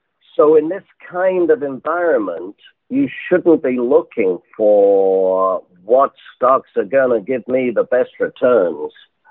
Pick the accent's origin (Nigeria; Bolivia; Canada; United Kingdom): United Kingdom; England; Notice as an Englishman, I separate Britain from Europe.